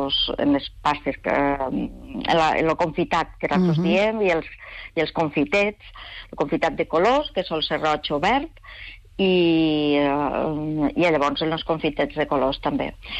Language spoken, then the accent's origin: Catalan; Catalonia, Spain; jo soc de les Terres de l'Ebre